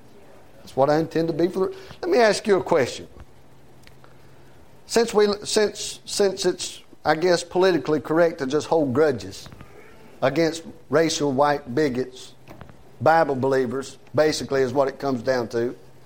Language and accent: English; the South, United States; You know what? I'm a Southerner. I don't care if you like it or not.